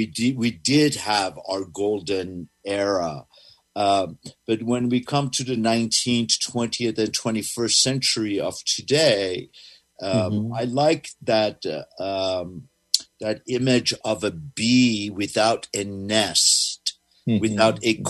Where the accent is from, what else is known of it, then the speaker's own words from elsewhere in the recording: Iran; growing up in Iran, I 100% relate to that industriousness